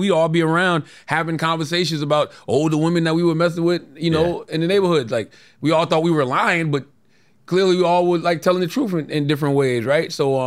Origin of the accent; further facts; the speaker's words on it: Moncks Corner, South Carolina, United States; Growing up in Monk's Corner gave me that I tend to tap into whenever, like, things get really hectic.